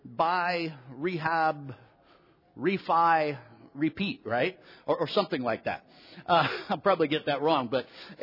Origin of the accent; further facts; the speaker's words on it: Ohio, United States; moved away as an adult; now in Texas, United States; I am originally here from Ohio. I did my first 39 years here, then moved to Texas